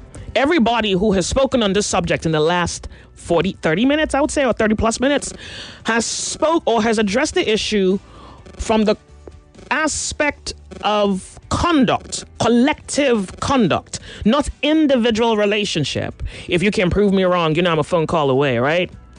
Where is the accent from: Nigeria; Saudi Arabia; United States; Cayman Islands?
Nigeria; Surulere, Lagos; you know, I grew up in Surulere, so I used to see them calabash.